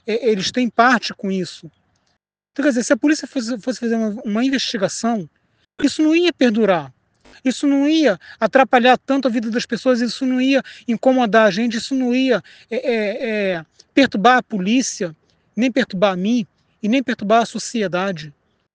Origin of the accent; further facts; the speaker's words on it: Nova Iguaçu, Rio de Janeiro, Brazil; do meu município, de Nova Iguaçu. Eu sou iguaçuano. Eu sou de Nova Iguaçu.